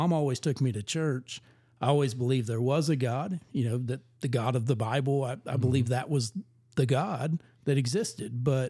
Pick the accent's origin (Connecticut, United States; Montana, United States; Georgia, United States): Georgia, United States; Newnan; All right. So I'm originally from Noonan, Georgia. It is nothing.